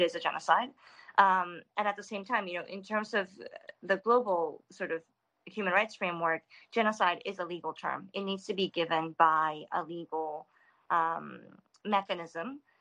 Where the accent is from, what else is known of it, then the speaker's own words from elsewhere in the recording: Kitakyushu, Fukuoka, Japan; I was born in Kitakyushu, as you said. And I am, you know, a Kitakyushu woman born and raised, you know, and that's a huge core of my identity.